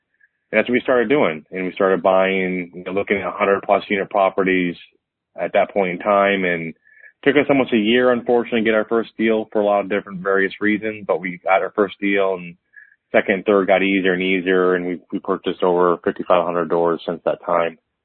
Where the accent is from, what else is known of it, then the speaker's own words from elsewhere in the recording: Michigan, United States; now in Dallas, United States; So I grew up in Michigan, but I'm thankfully in Dallas, which is typically much warmer.